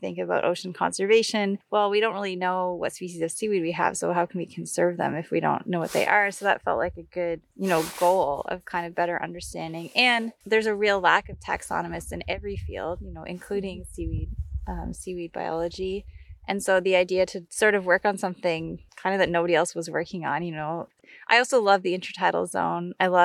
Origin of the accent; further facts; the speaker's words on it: New Brunswick, Canada; And I, growing up in New Brunswick, we would always go to the ocean for every vacation.